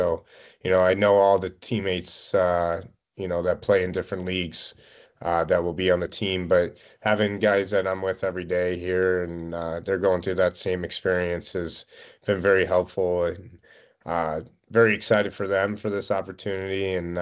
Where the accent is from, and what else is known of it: St. Louis, Missouri, United States; born or raised there